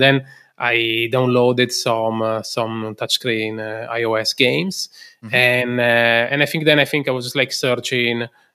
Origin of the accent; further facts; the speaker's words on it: Italy; English is a second language; now in Berlin, Germany; I was already living in Berlin. So that's also why, even though I'm originally from Italy